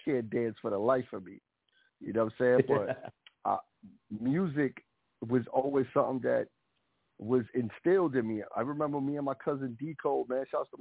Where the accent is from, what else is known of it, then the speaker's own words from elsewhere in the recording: Bronx, New York, United States; Look where I live at. I'm from the Bronx. All the elements are around me.